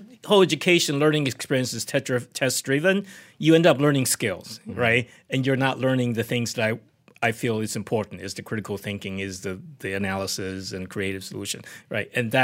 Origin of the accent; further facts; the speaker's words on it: Taiwan; I grew up in Taiwan